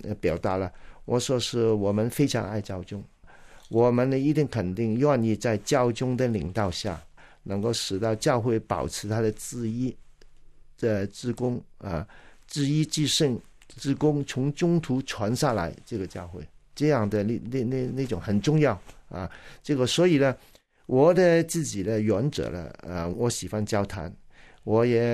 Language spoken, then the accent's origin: Chinese; Hong Kong; 他立刻就知道我是中国的香港的，